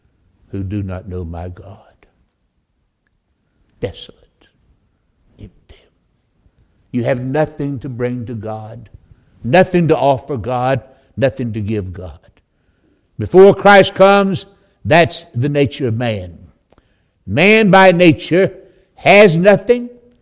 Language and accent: English; Winston-Salem, North Carolina, United States; I was raised in Winston-Salem, North Carolina. I tell folks all the time, finest city in the world